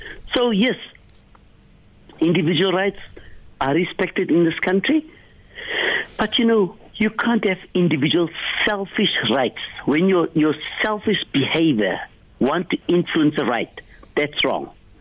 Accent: Bishop Lavis, Western Cape, South Africa; I come from Bishop Lavis. In Bishop Lavis, we grew up Christians and Muslims. We eat together.

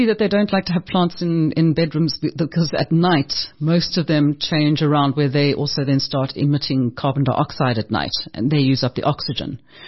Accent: South Africa; also born or lived in United Kingdom; I'm South African and British

